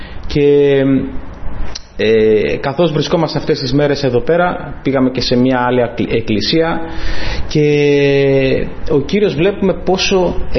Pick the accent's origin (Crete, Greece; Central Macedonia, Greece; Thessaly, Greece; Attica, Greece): Central Macedonia, Greece; Thessaloniki; now in Veria, Greece; Κατάγομαι από την Θεσσαλονίκη, αλλά εδώ και 10 χρόνια ο Κύριος με έχει μεταφέρει με την σύζυγό μου στην Βέρεια.